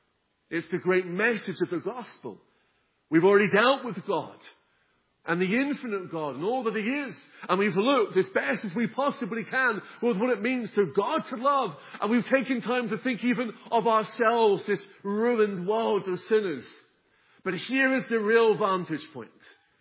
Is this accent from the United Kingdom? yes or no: yes; Lewes, South East England, United Kingdom; last week I was in my hometown of Lewis, taking the meetings there